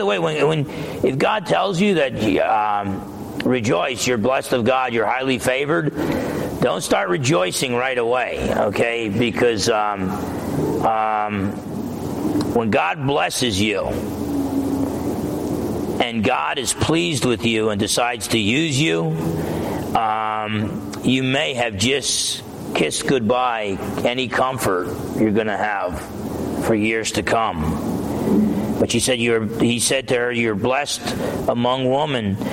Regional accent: New Jersey, United States; And so I was growing up in New Jersey. I didn't understand. I thought, why are they slamming New Jersey?

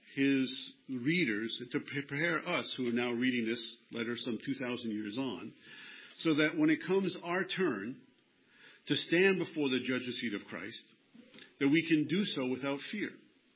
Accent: New York, United States; And I grew up on Long Island, New York.

